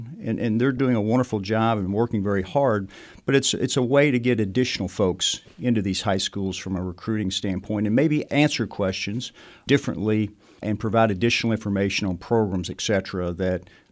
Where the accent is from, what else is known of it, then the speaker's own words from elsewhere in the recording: Kentucky, United States; I grew up in Central Kentucky and came here 30-plus years ago after looking around at public schools and private schools and big schools and small schools.